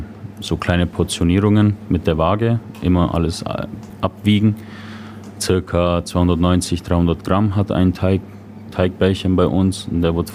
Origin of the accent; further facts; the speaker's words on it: Campania, Italy; German is a second language; Ich komme aus der Stadt von der Pizza und da gibt es halt wirklich nur sehr, sehr limitierte Anzahlen an Pizzen.